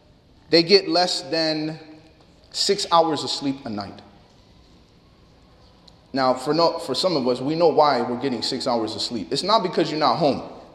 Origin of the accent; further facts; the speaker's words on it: Chicago, Illinois, United States; We have a saying where I grew up in Chicago that, you know, if you have a dollar left, you know, you grow up poor.